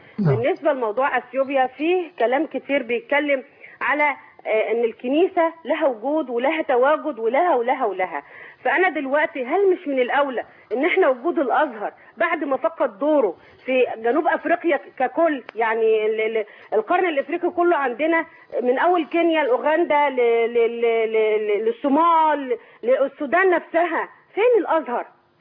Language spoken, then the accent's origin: Arabic; Egypt; فانا كمصريين